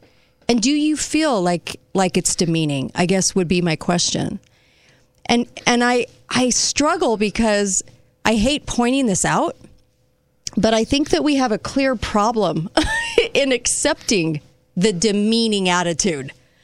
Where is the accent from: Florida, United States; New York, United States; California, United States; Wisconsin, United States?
California, United States; I was raised in California. I'm not from a farm.